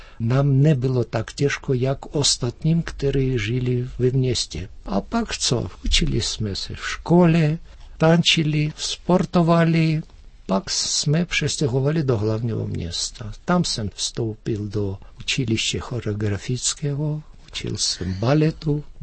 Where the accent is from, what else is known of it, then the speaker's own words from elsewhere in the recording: Georgia; Czech is a second language; now in Czech Republic; jsme žili v tu dobu bývalé německé kolonii, která byla vedle hlavního města.